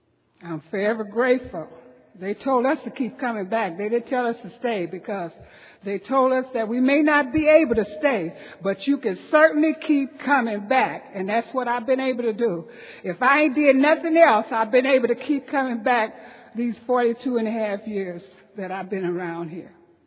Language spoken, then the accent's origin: English; Los Angeles, California, United States; I went to school in Watts. I was raised in Watts and did a lot of stuff in Watts.